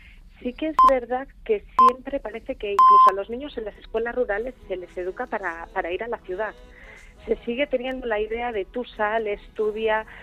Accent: Valle de Trápaga, Basque Country, Spain; now in Lubia, Spain; Yo soy de Valle de Trápaga y estoy aquí en Lubia

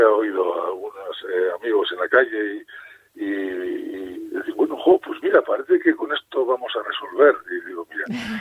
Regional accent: Erandio, Basque Country, Spain; mi despacho y mi laboratorio estaban en mi pueblo, porque yo soy de Erandio

